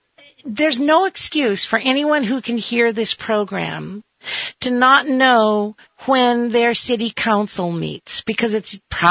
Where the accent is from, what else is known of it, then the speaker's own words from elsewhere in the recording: New England, United States; Yeah, I grew up in New England. That's why I was curious.